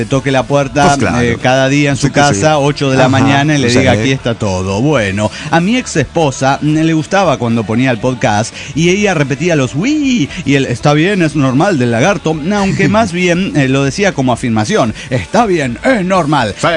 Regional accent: Guadalajara, Jalisco, Mexico; de Guadalajara, Jalisco

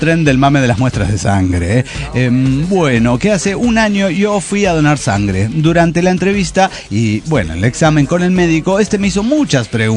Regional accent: Tarija, Bolivia; Soy el cojudo de Tarija, Bolivia.

